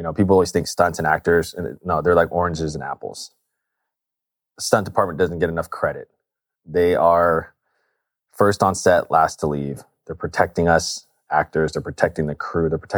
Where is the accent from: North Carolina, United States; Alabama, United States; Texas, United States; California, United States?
California, United States; Los Angeles; I'm not from Asia. My ancestors are. I'm from LA. My mom was born in LA. My dad was born in the Bay. Like, we're from California, okay?